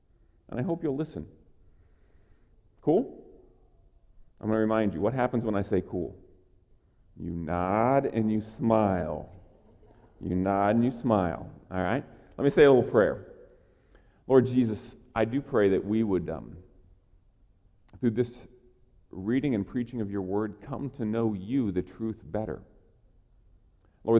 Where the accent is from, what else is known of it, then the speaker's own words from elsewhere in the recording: Oregon, United States; born there; Now, how many of you think I was not born in Oregon? A couple of you don't think I was born in Oregon, all right?